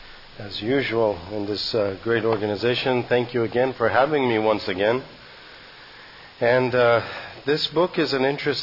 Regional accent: Santa Barbara, California, United States; I grew up in Santa Barbara actually most of my life, ever since I was about 7 years old.

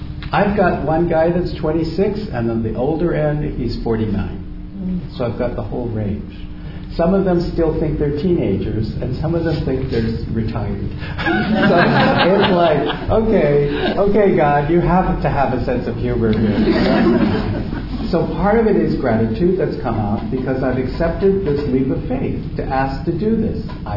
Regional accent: United States; And I remember I poured that coffee and I was so proud as an American to think, we would never do this.

